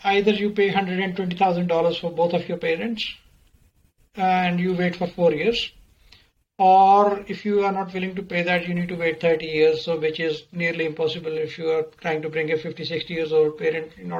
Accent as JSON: {"language": "English", "country": "India", "moved": "as an adult", "lives_now": "Australia", "said": "As say, for example, I came here from India around 15 years ago. I was working as a technical expert in an insurance company back in India."}